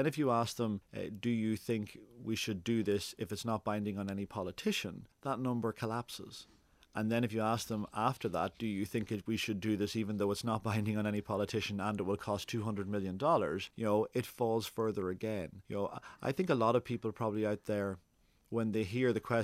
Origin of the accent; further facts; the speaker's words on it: Ireland; now in Australia; I think what I noticed when I moved from Ireland to here was actually that, you know, the values that are so similar.